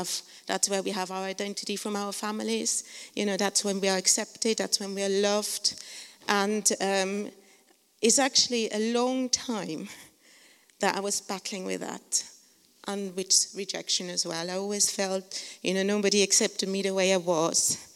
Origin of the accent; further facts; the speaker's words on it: Switzerland; I grew up in Switzerland, and in my family, it was really important that we did well in education.